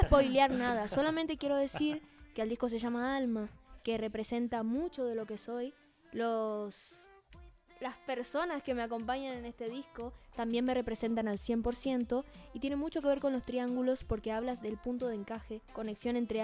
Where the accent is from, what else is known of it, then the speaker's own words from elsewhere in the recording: Rosario, Santa Fe, Argentina; now in Buenos Aires, Argentina; yo de chica, a mí me hicieron de un equipo de News All Boys de Rosario, que es de donde soy. Pero la verdad es que cuando llegué a Buenos Aires a vivir